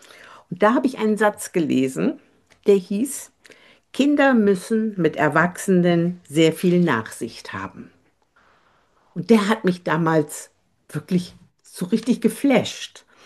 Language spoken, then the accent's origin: German; Bremen, Germany; Nach meinem Studium bin ich zurückgegangen nach Bremen. Ich komme aus Bremen.